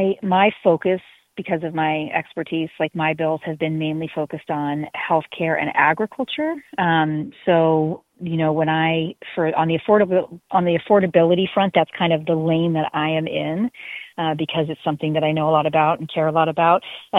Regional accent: Bozeman, Montana, United States; Yeah, so I was raised in Bozeman. It was a little bit more, it was more of a cow town back then

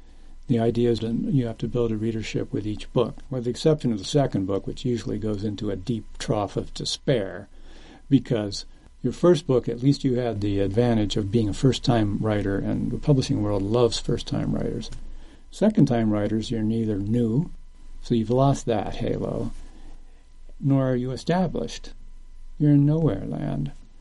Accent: Appalachia, United States; I've always wanted to write a book about growing up in Appalachia.

